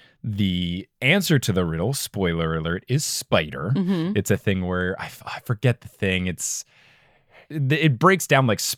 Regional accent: United States; And I remember as an American reading this book

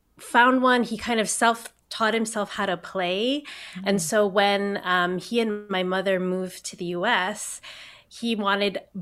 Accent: Chicago, Illinois, United States; So I grew up in Chicago, and I finished high school, and my family had plans to move back to Thailand, actually, after I finished high school.

